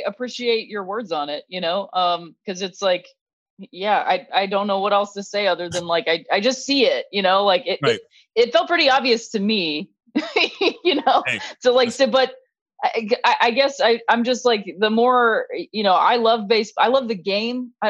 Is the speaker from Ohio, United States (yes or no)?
yes; Akron, Ohio, United States; Like I grew up in Akron. That was my team, you know, all these things.